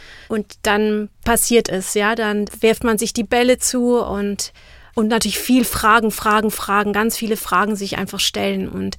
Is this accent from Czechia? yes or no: yes; Czechia; German is a second language; Also als Tschechin, unsere Sprache oder die Sprachmelodie liegt einfach ganz woanders, sie ist weiter hinten.